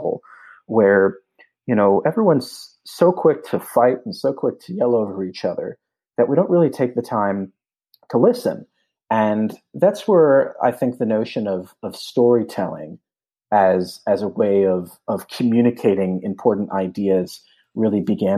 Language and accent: English; Port Jefferson, New York, United States; So I grew up in Port Jefferson, New York, which is a quaint little seaside village right on the North Shore of Long Island